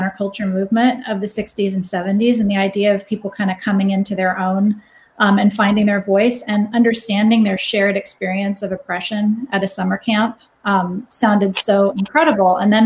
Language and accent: English; California, United States; in my hometown of the Bay Area